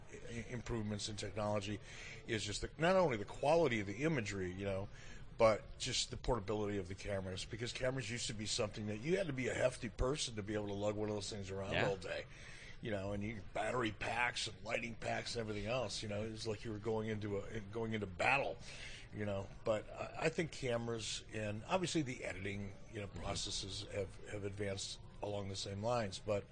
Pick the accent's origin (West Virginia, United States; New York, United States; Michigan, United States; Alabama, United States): Michigan, United States; Detroit; Growing up in Detroit as a young kid, you know, in the 60s